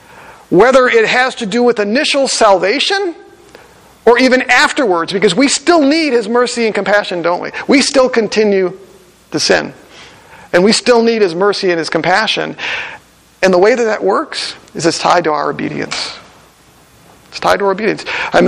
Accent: Wisconsin, United States; And I said, yeah, I'm from Wisconsin.

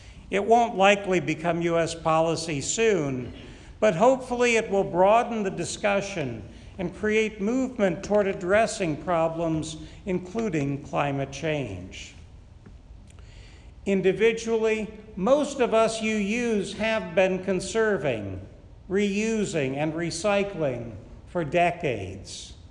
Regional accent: Chicago, Illinois, United States; When I was growing up in Chicagoland, we had some pretty bad snowstorms, cold periods, lots of thunderstorms, some hot summer days, and a few tornado warnings each year.

